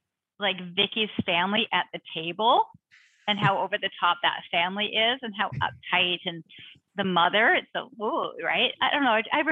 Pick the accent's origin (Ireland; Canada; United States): Canada; Toronto, Ontario; Oh, I think we're both from Toronto.